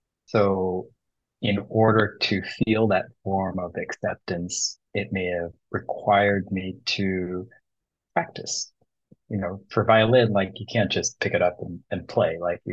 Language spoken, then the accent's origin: English; United States; first language Bengali; English is a second language; Actually, my first language, even though I grew up in the States, was Bengali.